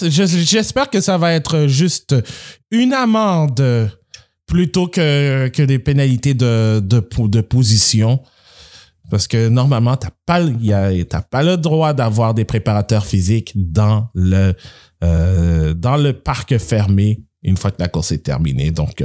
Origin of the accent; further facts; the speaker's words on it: Montreal, Quebec, Canada; c'est chez nous, à Montréal